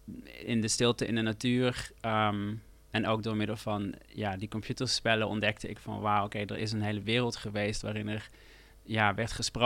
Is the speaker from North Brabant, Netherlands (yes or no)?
yes; Eindhoven, North Brabant, Netherlands; ik was heel veel aan het buitenspelen in de bossen rond Eindhoven, mm-hmm. waar ik geboren ben. We woonden aan de rand van de stad.